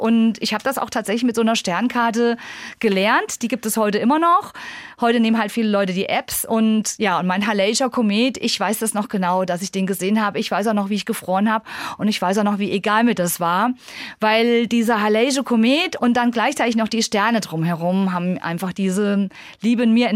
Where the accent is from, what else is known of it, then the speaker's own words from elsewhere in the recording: Tann, Hesse, Germany; ich bin aufgewachsen in Tannen der Rhön. Das war ja damals noch Zonenrandgebiet, ja. Ich bin sogar groß geworden, da gab es noch keine durchgängige Straßenbeleuchtung.